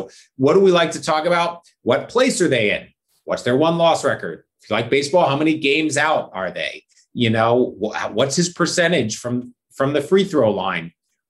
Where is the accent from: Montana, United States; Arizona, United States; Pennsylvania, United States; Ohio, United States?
Pennsylvania, United States; Philadelphia; And I grew up in Philadelphia. Like, you didn't have a choice. You were an Eagles fan, or like your neighbor would beat you up.